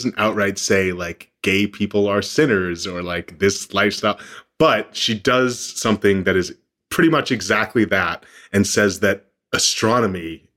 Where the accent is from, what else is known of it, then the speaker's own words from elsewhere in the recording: the South, United States; Growing up in the South, you've got this like, it's like you said, it's a mama's boy, right?